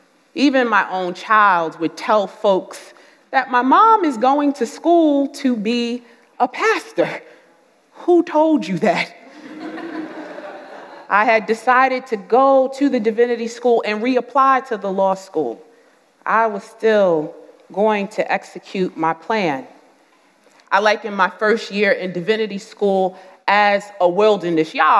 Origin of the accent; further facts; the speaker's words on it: Newark, New Jersey, United States; I'm a girl from Newark, New Jersey.